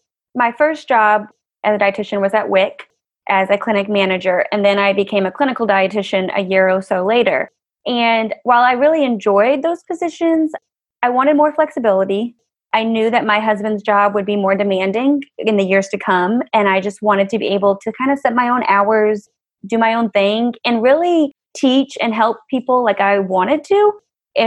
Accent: Missouri, United States; So I grew up near St. Louis, and then I went to get my undergrad at Western Kentucky.

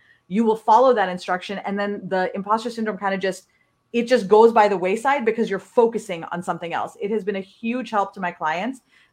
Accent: Pakistan; I grew up in Pakistan, and in Pakistan, you were either a doctor, you're an accountant, you're an engineer.

